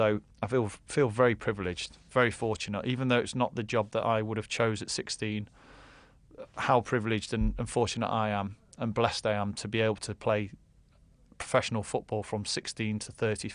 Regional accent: England, United Kingdom; they obviously don't realise I'm English here

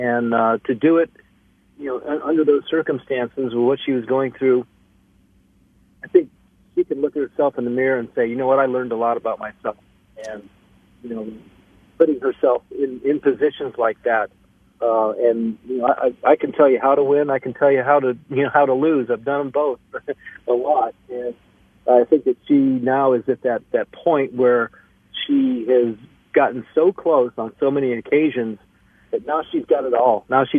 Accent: California, United States; also born or lived in Ohio; I was born in Ohio, but I was, raised in California.

